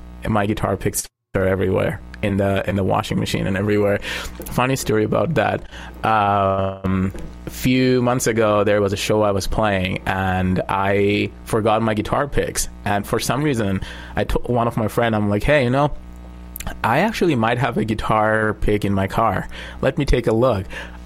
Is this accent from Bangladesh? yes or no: yes; Bangladesh; now in Saskatchewan, Canada; Born and raised in Bangladesh. My family is there.